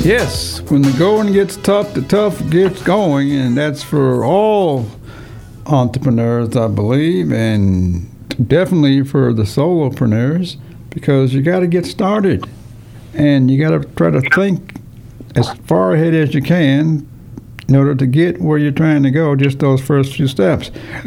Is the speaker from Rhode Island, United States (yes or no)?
no; Connecticut, United States; Right, I'm from Connecticut, Massachusetts there, so life's a little different here.